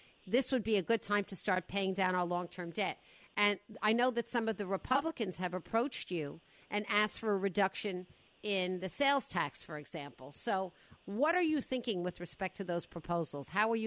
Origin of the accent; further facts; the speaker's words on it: New York, United States; And I'm like this all the time because I come from New York. So I'm constantly nasal.